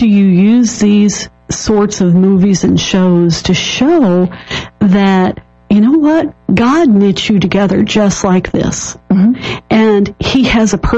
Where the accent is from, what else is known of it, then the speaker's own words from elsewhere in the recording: Florida, United States; I was born and raised in Florida. So for the first 12 years of my life, we had that silver aluminum tree